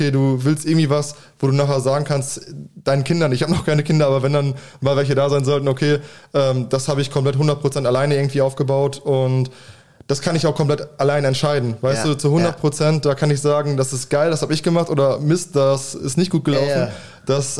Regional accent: Aalen, Baden-Württemberg, Germany; ich bin 33 und ich komme gebürtig aus Aalen

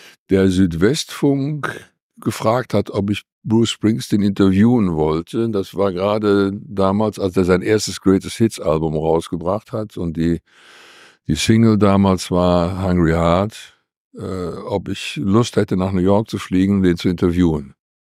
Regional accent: Cologne, North Rhine-Westphalia, Germany; accent: Kölsch; first language Kölsch; Jetzt bin ich aber nur mal aus Köln, also singe ich Kölsch. Das ist meine Muttersprache. Also ich in meinem Elternhaus wurde nur Kölsch gesprochen.

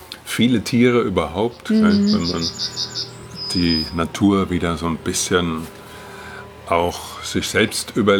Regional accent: Hesse, Germany; Ich komme ja aus der Wetterau ursprünglich. Mhm. Die Wetterau ist ja eine Obstgegend.

